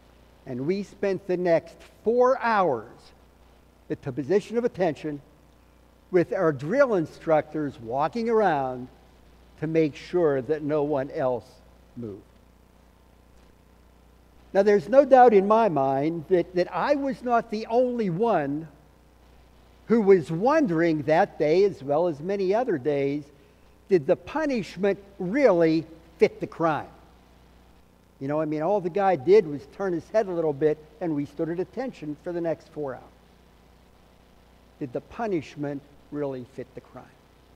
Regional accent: Pennsylvania, United States; So that was how lofty my goals were as I was growing up outside of Pittsburgh.

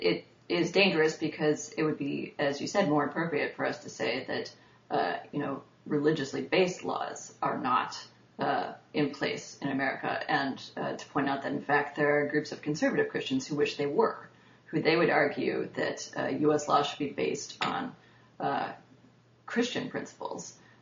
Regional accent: Michigan, United States; she had singled out Dearborn, Michigan, which is close to my hometown

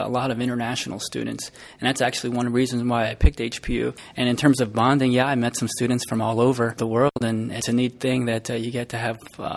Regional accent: New Jersey, United States; now in Hawaii, United States; I'm originally from New Jersey. I was working in the IT industry as a local area network engineer before I came out to Hawaii.

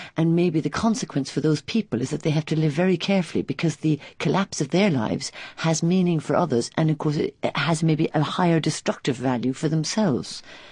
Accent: Ireland; now in London, United Kingdom; Yes, I'm an Irish person, and I play this in London.

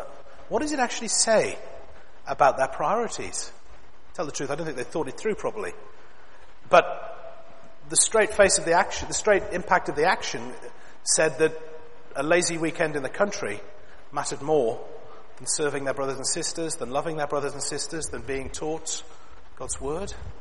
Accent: Sunderland, North East England, United Kingdom; Up in Sunderland, my hometown, they're bulldozing council houses, bulldozing council estates

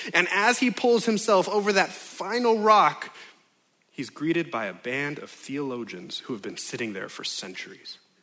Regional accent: Los Angeles, California, United States; And I understand that I'm from Los Angeles, California, and I'm preaching to a room filled with people whose toddlers know more about farming than I do.

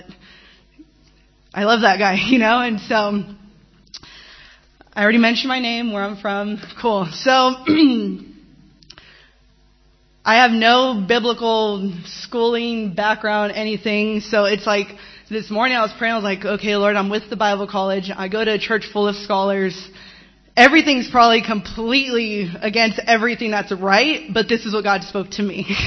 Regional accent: San Diego, California, United States; I'm from San Diego, California.

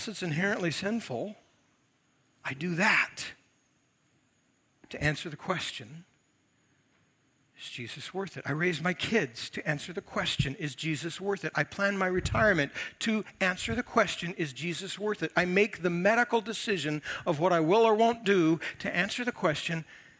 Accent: United States; But I know the score, and I'm an American.

